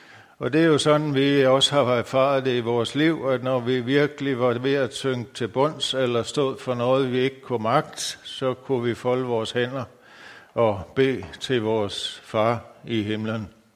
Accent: Græsted, Capital Region of Denmark, Denmark; jeg er vokset op på Nordsjælland i Græsted og har trådt min barnesko der. En ud af 6 søskende, nummer 4 i rækken

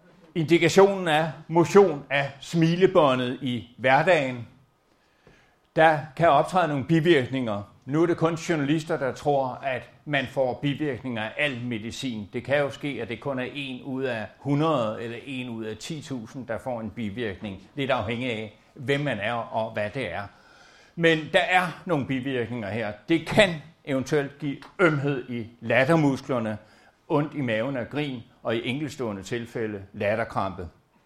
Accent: Sakskøbing, Zealand, Denmark; Jeg er student i 74 fra Maribo Gymnasium. Jeg er født og opvokset i Saxkøbing, nabobyen, men da der ikke var noget gymnasium der, så måtte jeg i de 3 år pendle frem og tilbage.

